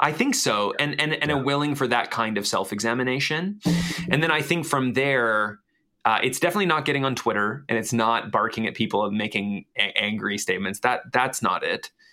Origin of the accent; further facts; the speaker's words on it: Canada; especially as a Canadian